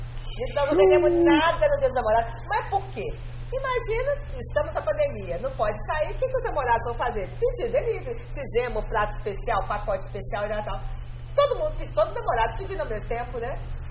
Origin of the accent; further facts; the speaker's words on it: Argentina; Portuguese is a second language; E claro que nós, sendo argentino, uma pizzaria argentina, estando aqui, foi ótimo